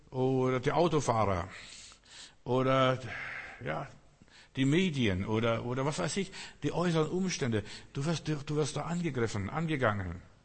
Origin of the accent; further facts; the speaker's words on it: Berlin, Germany; Warum bin ich in Berlin aufgewachsen? In Kreuzberg.